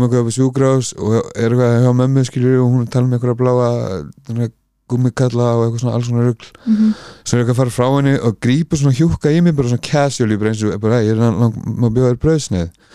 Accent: Sandgerði, Southern Peninsula, Iceland; moved away as an adult; og ég ættaður úr Sangeri á þegar það fyrst 24 árin í lífinu mínu og ég flutti þaðan

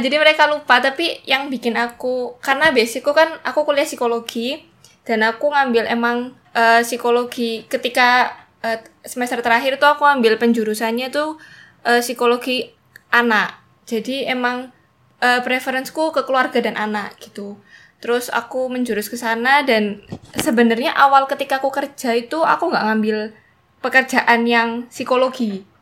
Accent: Purbalingga, Central Java, Indonesia; Di daerah asalku, aku dari Jawa Tengah dan dari Purbalingga.

